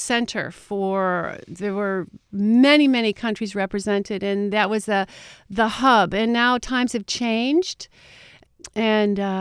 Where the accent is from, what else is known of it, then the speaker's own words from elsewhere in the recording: Toledo, Ohio, United States; I grew up in Ohio, in Toledo, Ohio, and I am from a pretty big, very Greek family, restaurant family.